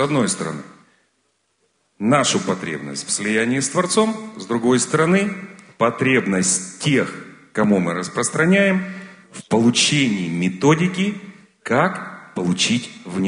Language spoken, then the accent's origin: Russian; Kyiv, Ukraine; Я вообще из Киева.